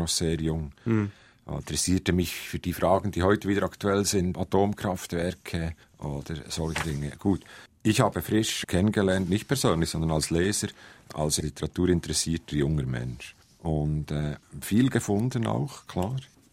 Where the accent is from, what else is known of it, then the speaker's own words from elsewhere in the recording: Switzerland; ich bin auch gerne Schweizer, ich schäme mich zuweilen meines Schweizerseins, zuweilen nicht, aber ich meine, ich bin Schweizer und nichts anderes